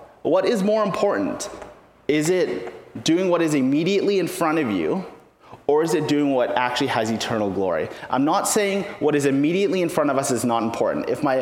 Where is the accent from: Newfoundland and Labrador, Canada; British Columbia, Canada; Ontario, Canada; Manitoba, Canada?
British Columbia, Canada; Vancouver; growing up in Vancouver as a young person, it is popular to be anything but a Christian.